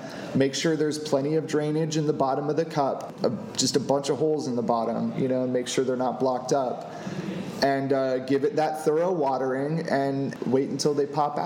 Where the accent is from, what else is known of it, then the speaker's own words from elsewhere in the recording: Florida, United States; Yes, I'm from Florida, so.